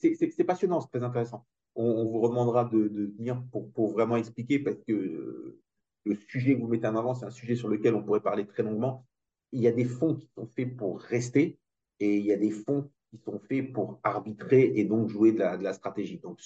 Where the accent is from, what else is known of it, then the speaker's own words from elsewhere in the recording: France; Donc, je suis français d'ailleurs.